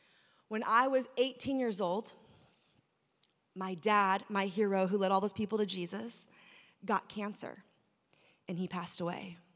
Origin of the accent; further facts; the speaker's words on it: San Francisco, California, United States; I would drive 7 hours into my hometown of San Francisco